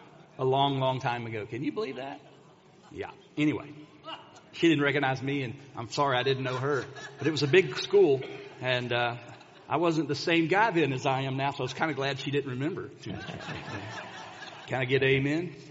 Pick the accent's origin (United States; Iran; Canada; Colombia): United States; Florida; By the way, I'm from Florida.